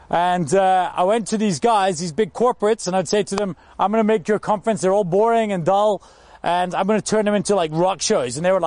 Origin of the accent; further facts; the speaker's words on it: Scotland, United Kingdom; Now I'm from Scotland. This is crazy for me because if we didn't go to concerts when it's cold, there would never be concerts.